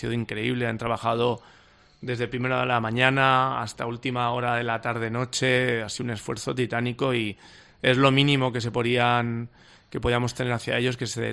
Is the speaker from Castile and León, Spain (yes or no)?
no; Balearic Islands, Spain; Para todos los que somos de Mallorca, Islas Baleares, teníamos que ir más allá.